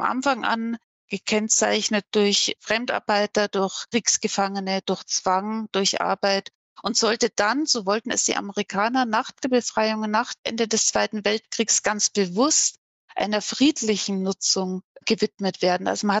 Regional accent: Neutraubling, Bavaria, Germany; also born or lived in Regensburg; Ich bin in Regensburg geboren und in Neutraubling in einer vertriebenen Gemeinde 8 Kilometer südöstlich von Regensburg aufgewachsen.

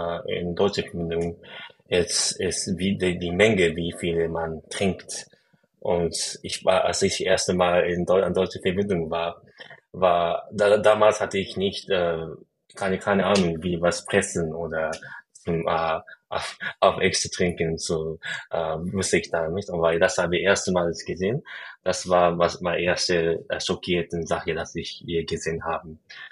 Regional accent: Japan; German is a second language; es gibt viele Gelegenheit, dass ich als Japaner so ein bisschen zurückhalten nehmen muss

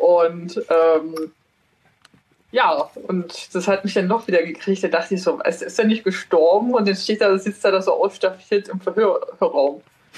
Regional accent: Berlin, Germany; moved away; Ich komme eigentlich ursprünglich ja aus Berlin und bin ja halt vor fast 20 Jahren halt hier gelandet.

